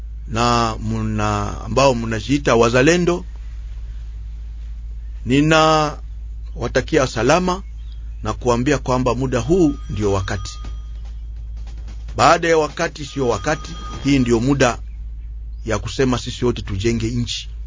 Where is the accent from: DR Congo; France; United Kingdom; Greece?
DR Congo; Je les invite à comprendre que personne ne chassera l'autre. Nous sommes tous des Congolais.